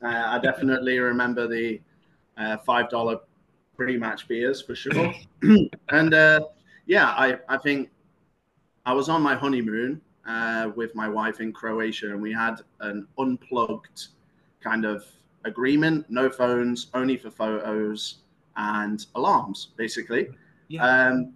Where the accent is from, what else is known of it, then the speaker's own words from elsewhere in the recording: England, United Kingdom; And growing up in England, you know, if you meet somebody, you hang out with them at a bar